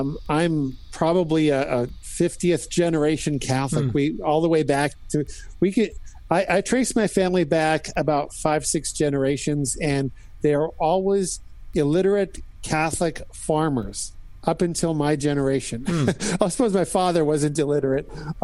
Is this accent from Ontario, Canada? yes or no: no; Saskatchewan, Canada; I grew up in Saskatchewan, Canada. Matter of fact, I grew up about an hour from where Gordie Howe was born.